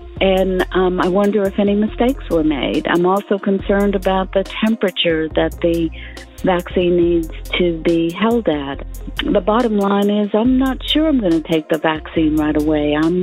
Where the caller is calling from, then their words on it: Eugene, Oregon, United States; I'm calling from Eugene, Oregon.